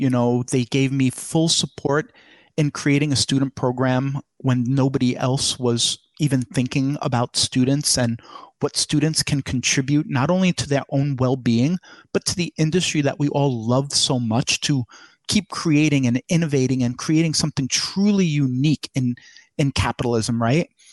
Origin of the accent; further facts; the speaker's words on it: Brooklyn, New York, United States; I grew up in Brooklyn, New York, almost my entire life.